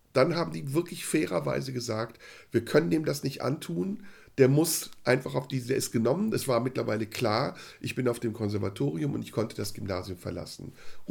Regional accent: Turkey; weil zwischen Deutschland und Holland der Grenzübertritt einfacher war als Türke. Denn als Türke brauchte ich ein Visum.

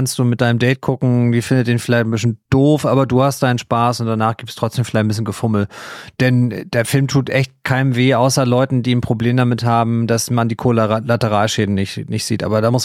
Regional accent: Baden-Württemberg, Germany; Ich habe als Schwabe doch totale Ahnung davon.

